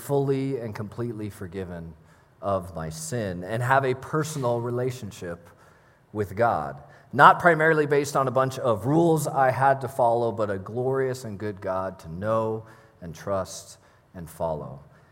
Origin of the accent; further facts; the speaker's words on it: Redlands, California, United States; I grew up in the Inland Empire out in Redlands. Go that way for about an hour and a half.